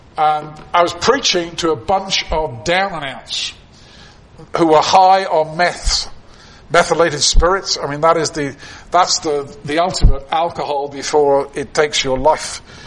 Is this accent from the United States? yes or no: no; London, United Kingdom; I never heard him preach as I was growing up in London.